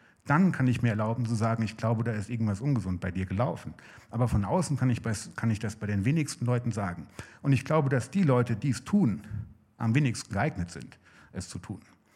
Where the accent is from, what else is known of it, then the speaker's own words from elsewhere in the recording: Siegen, North Rhine-Westphalia, Germany; 1990 hat sich in Siegen, also da, wo ich herkomme, eine neue Gemeinde gegründet, die Calvary Chapel.